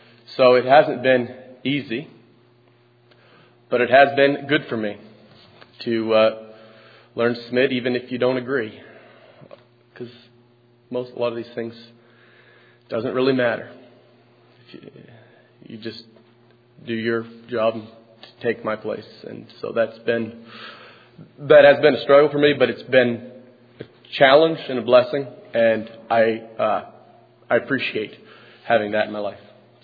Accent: Ashland, Maine, United States; from Ashland, Maine.

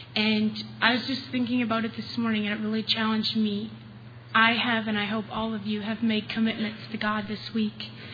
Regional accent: Wisconsin, United States; I'm from Wisconsin.

